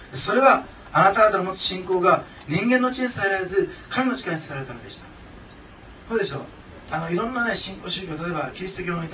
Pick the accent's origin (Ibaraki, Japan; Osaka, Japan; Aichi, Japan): Osaka, Japan; 学生時代、私大阪市なんですけど